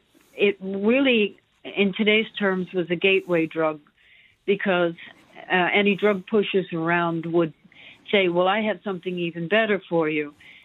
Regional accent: Brooklyn, New York, United States; now in Leitrim, Ireland; Well, I was born and raised in the States, in Brooklyn, New York.

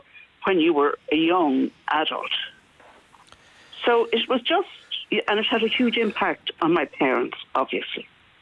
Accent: Clontarf, Leinster, Ireland; So I grew up in Clontarf, and we had wonderful richness, you know, of environment at the time.

